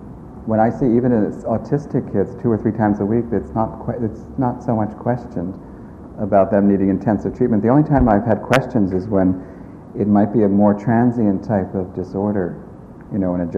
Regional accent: New York, United States; where I grew up in New York, it was also very accepted.

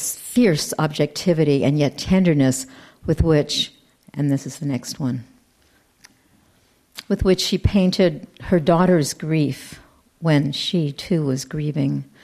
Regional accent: Berkeley, California, United States; born there; And that's the home that I was brought to as a baby. I was born in Berkeley, and that was her home in Berkeley when they finally got to America.

